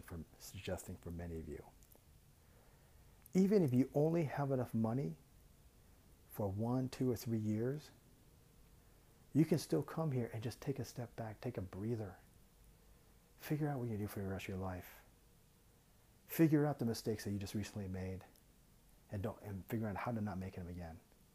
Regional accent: United States; House prices, let's give an example, United States, because I'm American, are historically high.

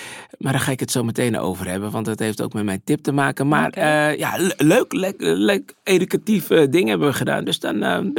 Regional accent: Zaandam, North Holland, Netherlands; want wij komen natuurlijk allebei uit Zaandam. Ik ook, jij ook, maar mijn vrouw Cynthia ook.

